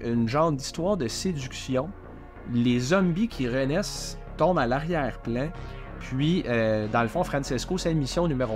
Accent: Deux-Montagnes, Quebec, Canada; Non, je viens de Deux Montagnes, effectivement. Puis, il n'y avait pas ça dans mon coin quand même.

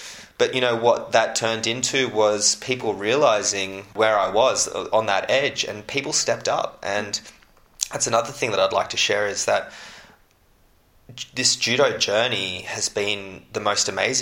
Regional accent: Australia; it's tough being an Australian judoka, but it's also made me the person that I am today

